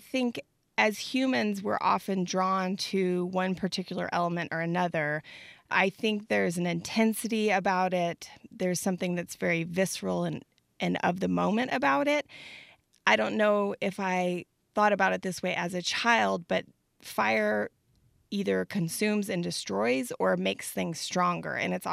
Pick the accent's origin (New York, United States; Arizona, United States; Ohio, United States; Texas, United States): Texas, United States; Austin; born or raised there